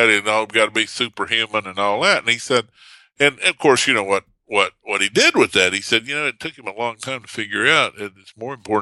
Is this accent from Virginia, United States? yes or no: yes; Claudeville, Virginia, United States; also born or lived in Slate Mountain, North Carolina; I'm not really from Mount Airy or Stewart. I'm from Claudeville, Virginia, and Slate Mountain, North Carolina, to be technically correct.